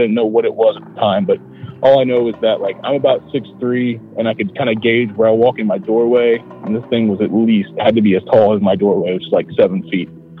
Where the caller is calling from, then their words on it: Ohio, United States; Yeah, this is … from Ohio. I live pretty close to Dayton, Ohio.